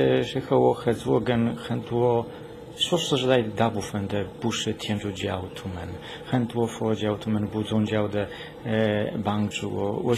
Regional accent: Taiwan; 我们都是台湾人，不是北部，不是南部，我们都是。

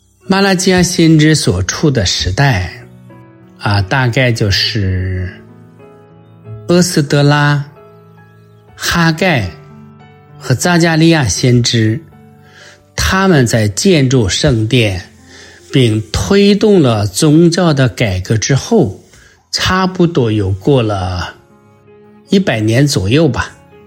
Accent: China; 有时候我们中国人啊，一方面也说啊，善者降至白祥，恶者降至白殃，

